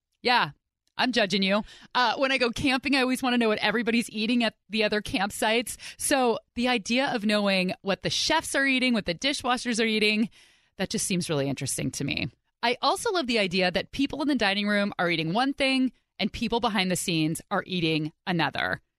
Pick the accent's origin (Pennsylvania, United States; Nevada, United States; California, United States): California, United States; Pleasanton; I grew up in the Bay Area.